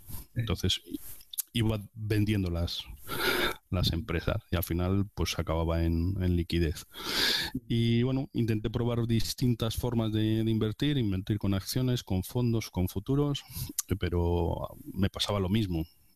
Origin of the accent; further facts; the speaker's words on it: Valladolid, Castile and León, Spain; moved away as an adult; now in Barcelona, Spain; yo llevo desde el 97 que salí de Valladolid a Barcelona